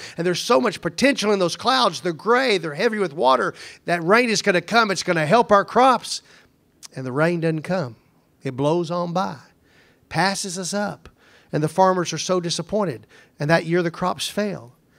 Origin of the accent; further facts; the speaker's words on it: Texas, United States; You remember I came from the Ellis County area, and there they planted crops.